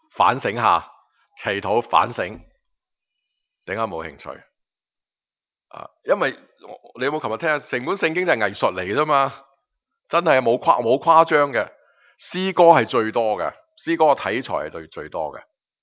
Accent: Hong Kong; 因为我哋香港人系好快手、好醒目嘅。

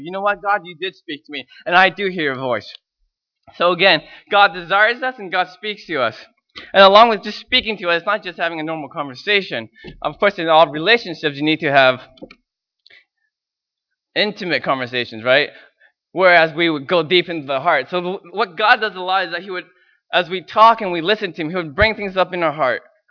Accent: Canada; at the end of the day, I'm still Chinese. I cannot lie about it. I have a Chinese name. My last name is Chinese. Right? So growing up in Canada

